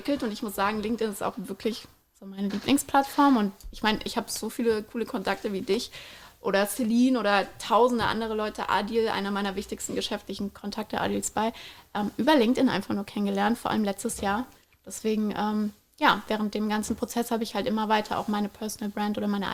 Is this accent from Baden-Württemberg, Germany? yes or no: no; Frankfurt, Hesse, Germany; Als Frankfurterin